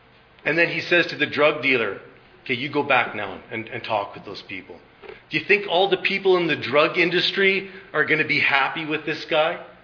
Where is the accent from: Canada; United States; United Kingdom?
Canada; Red Deer, Alberta; She lived in Edmonton. I was from Red Deer.